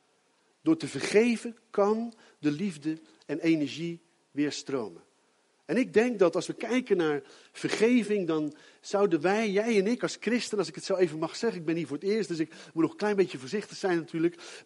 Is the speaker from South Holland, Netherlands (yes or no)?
yes; Gouda, South Holland, Netherlands; in de stad waar ik vandaan kom, waar ik geboren ben, Gouda